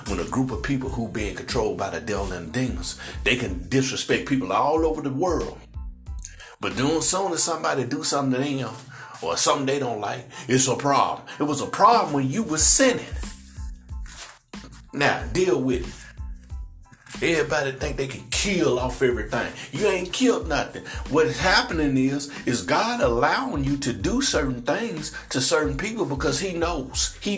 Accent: United States; and I'm an Ethiopian, also known as a black man from America.

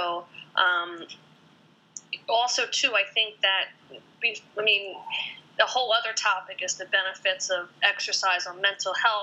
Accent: Philadelphia, Pennsylvania, United States; I'm originally from Philadelphia

